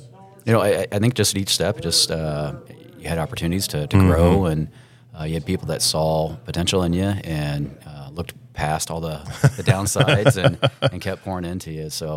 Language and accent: English; North Manchester, Indiana, United States; kind of a throwback community, very much in the, like the community I grew up in North Manchester, Indiana.